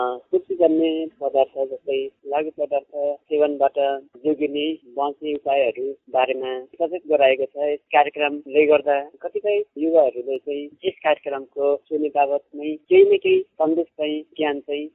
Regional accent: Gandaki Province, Nepal; मेरो घर नलपुर जिल्लामा पर्छ।

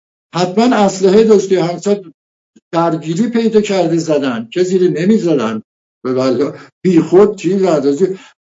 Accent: Azerbaijan, Iran; من آذربایجانی هستم، وطنم دوست دارم

